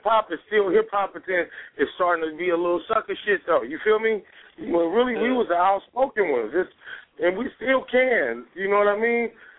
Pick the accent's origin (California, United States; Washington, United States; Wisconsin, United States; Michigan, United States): California, United States; San Francisco; And, you know, I'm from Frisco, so I'm real. We got a chip on our shoulder about that, because a motherfucker put that on us without thinking everybody in our city is gay.